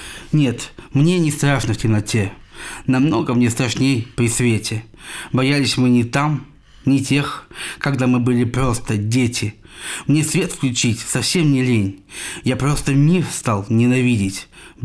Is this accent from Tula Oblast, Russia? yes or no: yes; Tula, Tula Oblast, Russia; есть про мой родной город, про Тулу